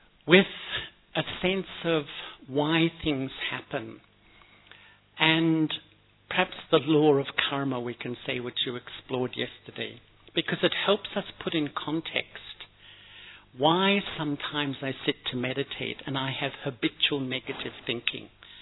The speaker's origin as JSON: {"language": "English", "town": "Melbourne", "region": "Victoria", "country": "Australia", "tie": "born or raised there", "said": "I grew up in Melbourne, and I think from a young age, I was a bit of a searcher"}